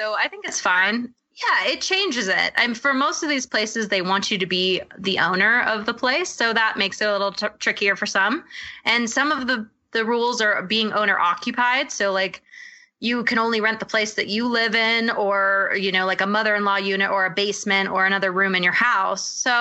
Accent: Maui, Hawaii, United States; I'm actually from Hawaii, so I'm from Maui

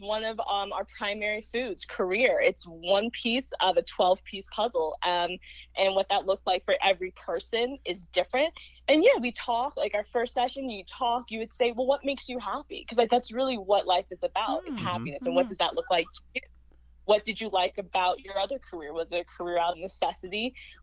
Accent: Palos Verdes Estates, California, United States; But yeah, I was born and raised in Palos Verdes Estates, which is a beach suburb in LA.

